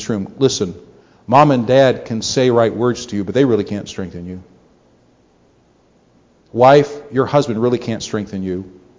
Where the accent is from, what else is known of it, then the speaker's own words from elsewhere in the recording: United States; I'm not condemning that because I'm an American too and I like my independence also.